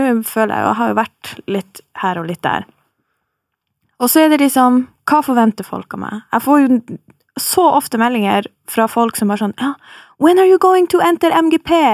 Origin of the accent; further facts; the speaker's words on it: Finnmark, Norway; Men nei, jeg er fra Finnmark.